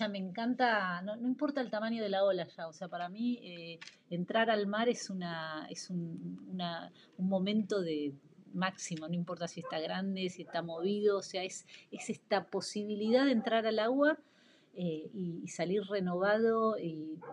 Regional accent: Argentina; Y no, soy de Argentina, y bueno, compito

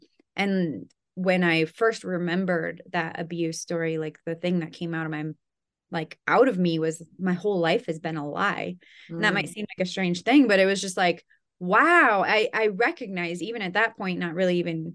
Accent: Iowa, United States; Well, I'm born and raised in the Midwest in Iowa. I had a British father and an American mother, so I kind of had a different, you know, two different kind of cultural upbringings.

